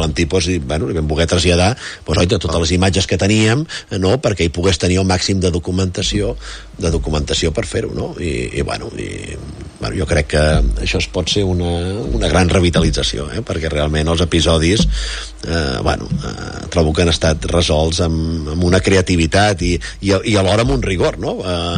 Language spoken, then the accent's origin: Catalan; Cardona, Catalonia, Spain; Jo encara quan era petit i vivia a Cardona